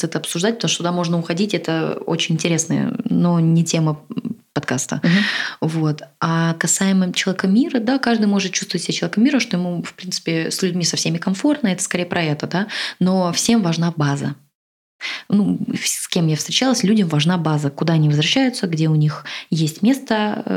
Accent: Russia; moved away; Но по-прежнему у меня остались мои какие-то привычки, которые я сохранила из России.

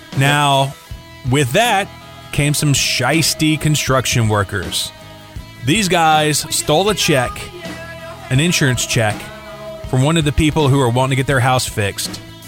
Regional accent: Louisiana, United States; it's shaped like my home state, the boot. I'm talking about Louisiana.

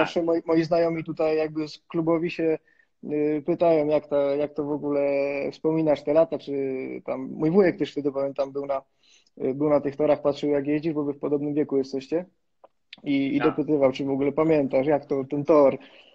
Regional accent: Kielce, Świętokrzyskie Voivodeship, Poland; bo ja jestem z Kielc, spod Kielc właściwie.

